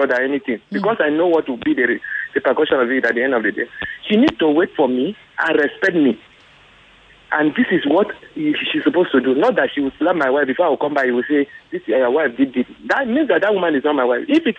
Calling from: Aja, Lagos, Nigeria; Yeah. I'm calling from Aja.

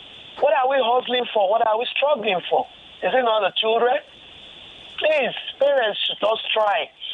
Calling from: Apapa, Lagos, Nigeria; I'm calling from Apapa.

